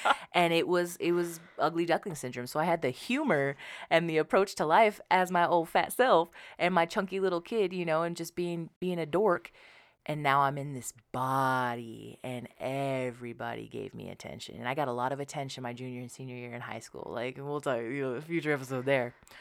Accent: Idaho, United States; I'm white presenting. I'm white. I grew up in Idaho, white.

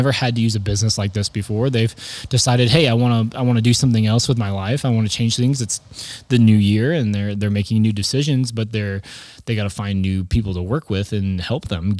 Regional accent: Illinois, United States; it's like we're from Southern Illinois, so we need to have Southern Illinois.

